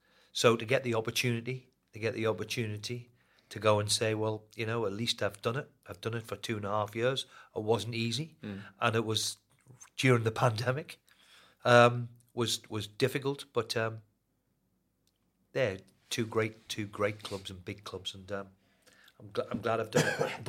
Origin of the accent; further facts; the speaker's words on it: Newcastle, North East England, United Kingdom; I'm from there, you know, and I'm a Geordie at the end of the day, and I'm pleased.